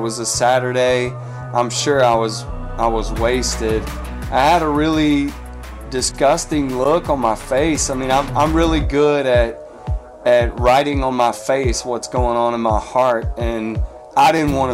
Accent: Mobile, Alabama, United States; I grew up in Mobile. I met my wife, Lainey, in high school.

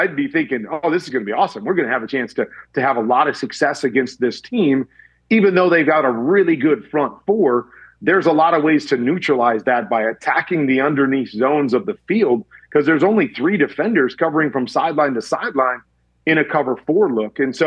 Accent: Cedar Rapids, Iowa, United States; I know Iowa City is only about 30 minutes from my hometown of Cedar Rapids

